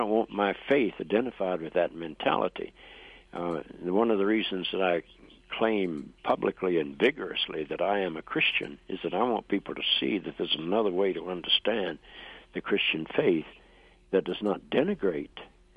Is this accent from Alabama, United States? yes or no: no; North Carolina, United States; when I was a child growing up in North Carolina, if a black person had come to my church, they would have been arrested for trespassing.